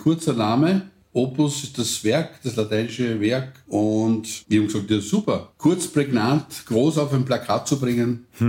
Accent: Ollersdorf, Burgenland, Austria; Im Burgenland, dort wo ich herkomme, aus Ollersdorf

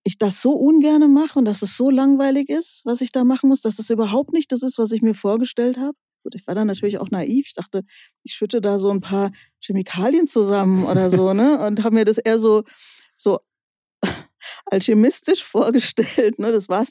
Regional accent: Aschaffenburg, Bavaria, Germany; Ich komme aus Aschaffenburg.

